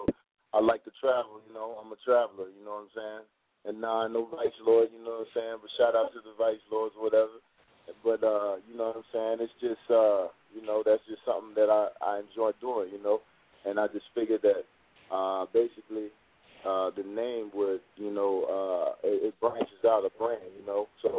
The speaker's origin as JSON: {"language": "English", "region": "Minnesota", "country": "United States", "said": "Minnesota, North Side, you know what I'm saying, representing."}